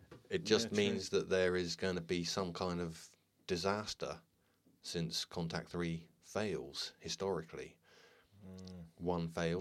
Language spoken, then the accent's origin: English; Ludlow, West Midlands, United Kingdom; my best mate back in Ludlow, my hometown, his birthday was the 28th of May.